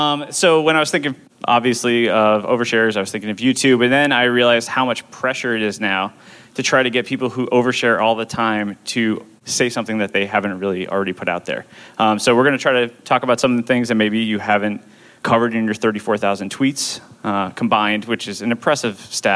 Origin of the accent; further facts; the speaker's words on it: New York, United States; And I'm from New York and people bring their kids everywhere, so I didn't realize that would be an issue.